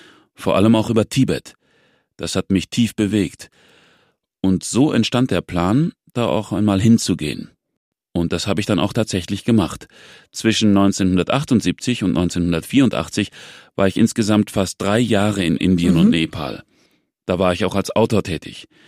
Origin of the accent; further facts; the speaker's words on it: Munich, Bavaria, Germany; born there; Ja, also 1950 wurde ich in München geboren.